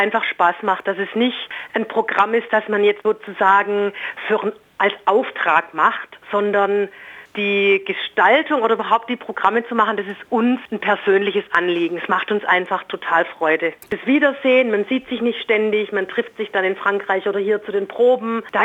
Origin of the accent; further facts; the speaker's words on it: Heilbronn, Baden-Württemberg, Germany; Also ich komme aus Heilbronn